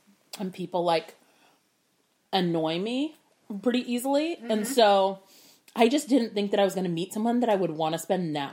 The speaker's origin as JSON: {"language": "English", "town": "Sacramento", "region": "California", "country": "United States", "tie": "born or raised there", "said": "Okay, so I grew up in East Sacramento with my mom and my twin sister"}